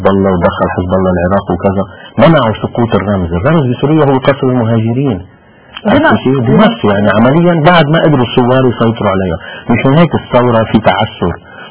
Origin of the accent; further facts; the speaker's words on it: Lebanon; صدقيني كانت اليوم أول شيء نحن كلبنانيين حنغار من الديمقراطية السورية